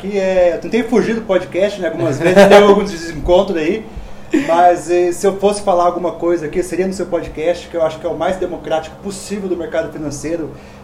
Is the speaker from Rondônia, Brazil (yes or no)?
yes; Rondônia, Brazil; also born or lived in Paraná; Eu sou do interior do Paraná. Minha família mudou para Rondônia, então eu sou do interior mesmo, lá de Rondônia, lá do Nortão. Então, praticamente, me considero rondoniense.